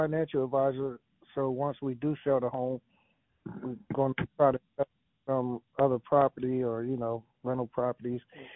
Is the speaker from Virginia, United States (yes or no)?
yes; Virginia, United States; Well, I'm actually from King and Queen County. My wife is from New Kent County.